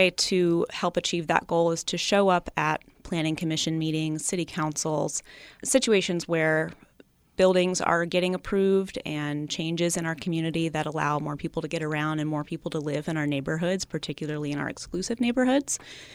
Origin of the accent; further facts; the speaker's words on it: Virginia Beach, Virginia, United States; now in Grover Beach, United States; I'm from the East Coast. I grew up in a city called Virginia Beach, Virginia. It's a military city of about 500,000 people.